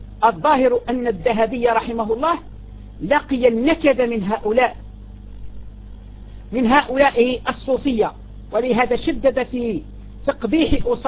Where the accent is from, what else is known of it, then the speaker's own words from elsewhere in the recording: Algeria; عندنا في الجزائر